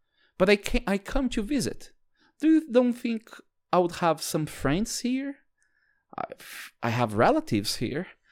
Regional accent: São Paulo, Brazil; now in Saskatoon, Canada; So I had to leave Saskatoon and then go back to Brazil, to the province of, or the state of São Paulo, to the city of São Paulo, because I'm from the city, right?

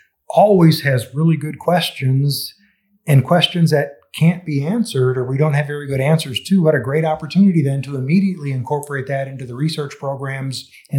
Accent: Minnesota, United States; I made my way to West Texas 30-some years ago. I'm a native Minnesotan. I'm actually a city kid.

